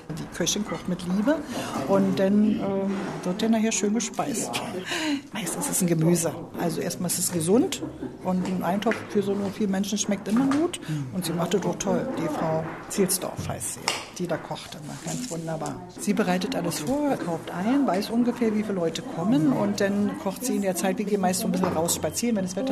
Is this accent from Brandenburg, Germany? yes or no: yes; Neuenhagen, Brandenburg, Germany; Und ich komme aus Neuenhagen und singe mit denen